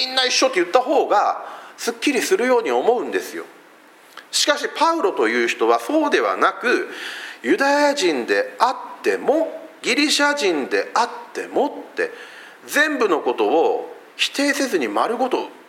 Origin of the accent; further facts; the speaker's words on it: Fukuoka, Japan; 私ずっとあの出身が福岡でしてね、